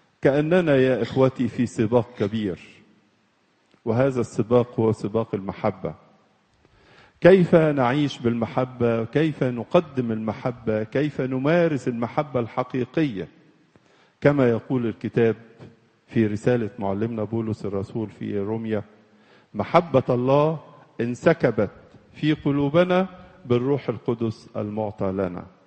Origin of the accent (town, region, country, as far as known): Egypt